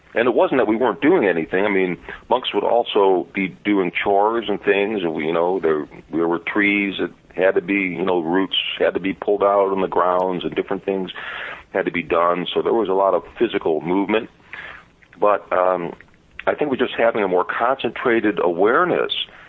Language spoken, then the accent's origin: English; Chicago, Illinois, United States; I grew up in Chicago in a kind of tough neighborhood, and I had never seen people like that on the street corners of Chicago.